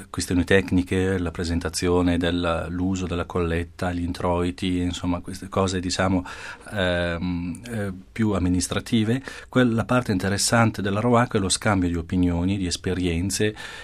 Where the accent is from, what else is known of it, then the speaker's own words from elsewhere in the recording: Bergamo, Lombardy, Italy; Io originario sono di Bergamo.